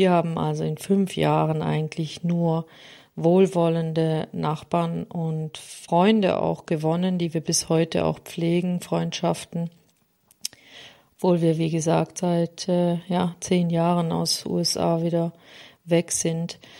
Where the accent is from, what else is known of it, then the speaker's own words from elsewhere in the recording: Germany; now in Switzerland; weil ich ja schließlich auch schon ja 15 Jahre meine Heimat Deutschland verlassen habe. Aber ich habe es auch hier in der Schweiz, in dem ich jetzt 10 Jahre bin